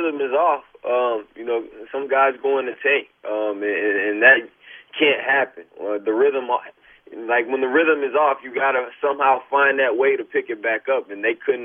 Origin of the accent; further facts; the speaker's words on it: the South, United States; It's called the Southside. Because I'm from the South, baby.